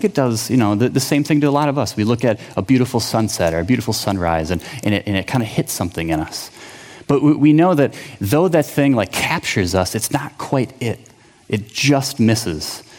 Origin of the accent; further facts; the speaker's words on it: Saint Paul, Minnesota, United States; But I grew up in the cities. I grew up in St. Paul